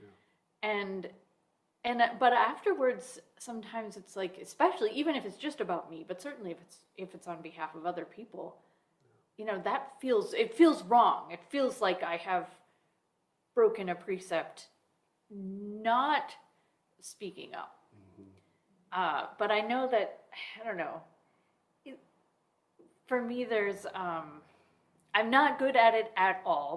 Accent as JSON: {"language": "English", "region": "Midwest", "country": "United States", "tie": "born or raised there", "said": "I know that for myself, I grew up in the Midwest, and who knows if is it my culture, is it my personality, whatever."}